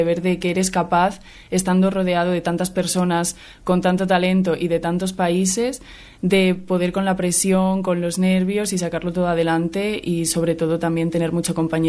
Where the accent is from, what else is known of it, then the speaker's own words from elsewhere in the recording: Salamanca, Castile and León, Spain; Sí, bueno, es que soy salmantina, entonces la verdad es que no me planteé irme a ningún otro lado.